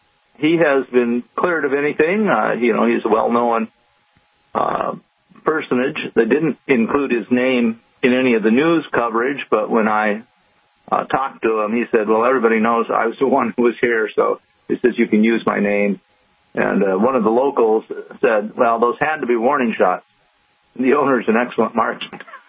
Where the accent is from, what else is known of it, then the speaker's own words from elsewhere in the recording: Wisconsin, United States; I grew up in Wisconsin.